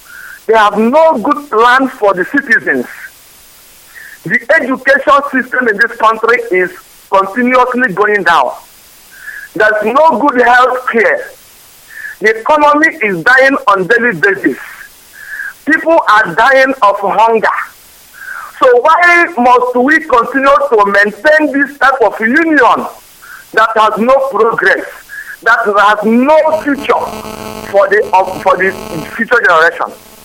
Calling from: Nigeria; I'm calling from Adiaket, about Biafra land.

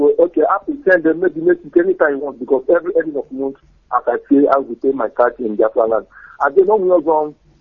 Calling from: Moscow, Russia; I'm calling from Moscow.

